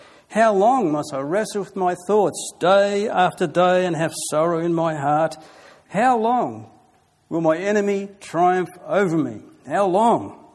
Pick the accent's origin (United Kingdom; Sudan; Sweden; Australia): Australia; And you ask for a moment, as an Australian, how good it is that we live in the lucky country, eh?